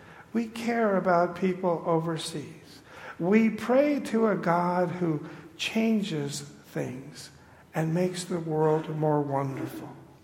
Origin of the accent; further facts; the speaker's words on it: California, United States; Yeah, growing up in California, my parents' backyard, one fence was all bamboo.